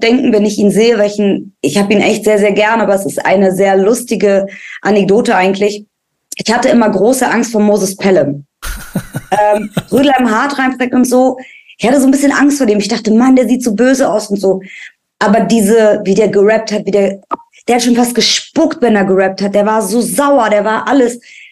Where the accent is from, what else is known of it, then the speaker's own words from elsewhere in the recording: Berlin, Germany; ich bin in Kreuzberg groß geworden